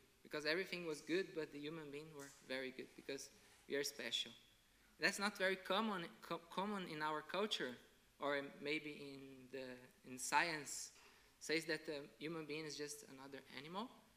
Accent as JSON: {"language": "English", "country": "Brazil", "first_language": "Portuguese", "second_language": "English", "said": "I come from Brazil, I worship the Lord in Brazil, in Portuguese, Brazilian Portuguese, my mother tongue"}